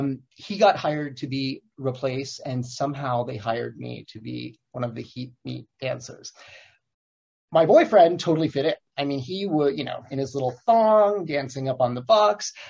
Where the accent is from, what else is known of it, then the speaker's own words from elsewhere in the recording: Olean, New York, United States; So I grew up in Olean, New York, and I'm just old enough to have been a part of the era when being gay was